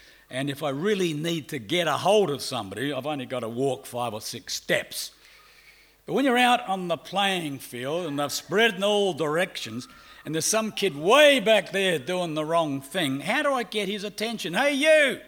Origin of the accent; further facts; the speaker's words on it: Australia; accent: Australian; "Hi, I'm from Australia." You can probably guess because of my accent.